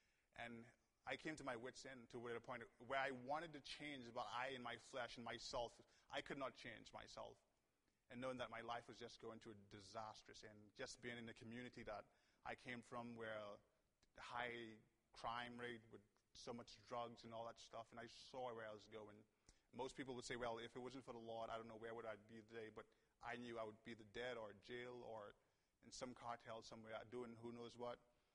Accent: Nassau, New Providence, Bahamas; I'm from Nassau, Bahamas. I grew up on the island all of my life, and I wasn't born or raised in a Christian home. My parents are Catholic, so I was raised Catholic.

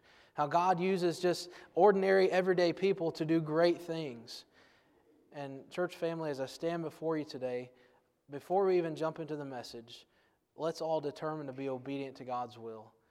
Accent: Farmersville, Ohio, United States; I grew up in Farmersville, Ohio, right next to Germantown, Ohio, both of those towns right in the middle of a cornfield, okay?

